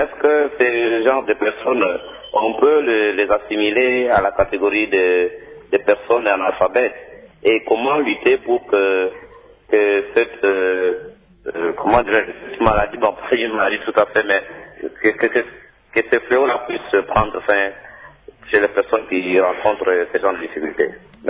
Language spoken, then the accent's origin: French; Kananga, Kasaï-Central, DR Congo; je disais que dans notre pays, bon, particulièrement ici chez nous à Kananga